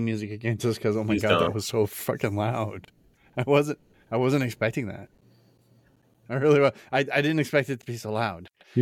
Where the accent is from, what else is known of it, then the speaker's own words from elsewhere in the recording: West Coast, United States; But I'm from the West Coast, where, I mean, I'm you could not sell booze for 4 hours. That was 2 a.m. to 6 a.m. That was the law in California.